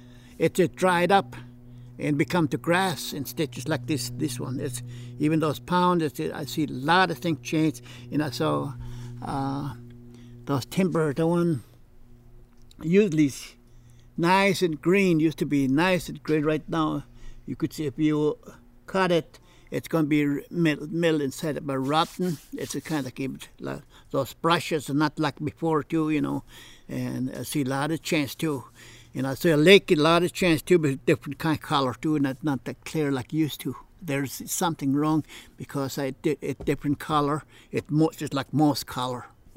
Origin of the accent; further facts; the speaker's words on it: Tetland Village, Alaska, United States; I'm from Tetland Village. Tetland Village, not too far from Tok, Alaska, about 26 miles.